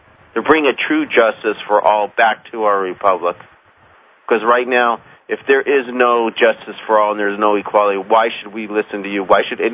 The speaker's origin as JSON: {"language": "English", "country": "United States", "said": "As an American, because I mean, I can disagree with it."}